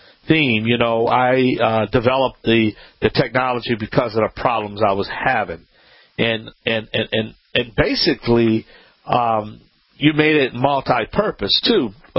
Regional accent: Louisiana, United States; I'm the Cajun man from the Bayou Land.

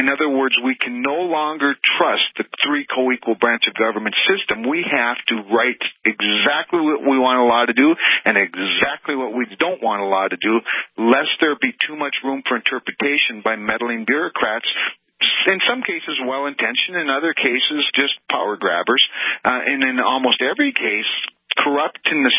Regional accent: North Dakota, United States; But home for me really is the entire rectangle that's North Dakota.

